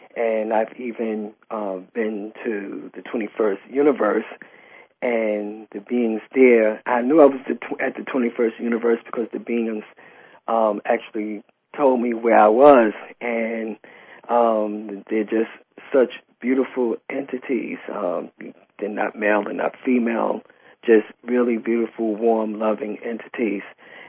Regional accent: East Coast, United States; I'm originally from the East Coast

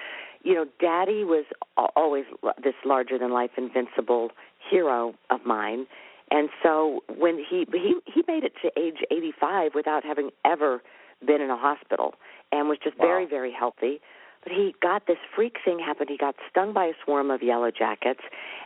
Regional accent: South Carolina, United States; opened up what we call Lisa's Care Connection in my hometown, And so we're now offering our free services to the friends and neighbors that I grew up with in South Carolina

